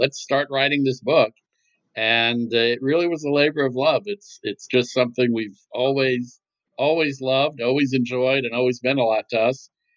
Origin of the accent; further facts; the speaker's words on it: Scranton, Pennsylvania, United States; We grew up in Scranton together as huge fans of the Eastern League.